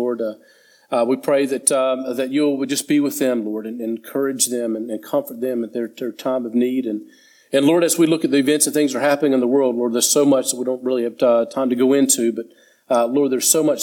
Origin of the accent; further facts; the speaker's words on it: United States; now in Australia; But growing up in the States, baseball was actually a part of my life. I played baseball for 7 years and I really enjoyed it.